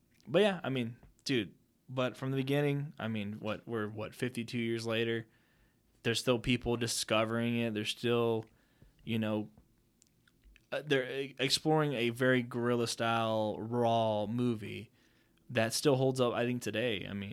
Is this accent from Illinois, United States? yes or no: no; Texas, United States; because you're from we're from Texas. I'm born and raised here.